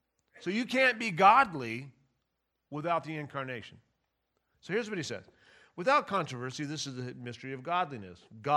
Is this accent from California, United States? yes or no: yes; Ukiah, California, United States; I grew up in Ukiah, and it's kind of a hippie place and stuff, but, you know, it's a good hippie place.